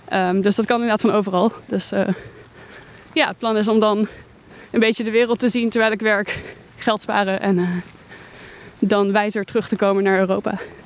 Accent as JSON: {"language": "Dutch", "town": "Nijmegen", "region": "Gelderland", "country": "Netherlands", "said": "Ik ben 28 jaar. Ik kom uit Nijmegen."}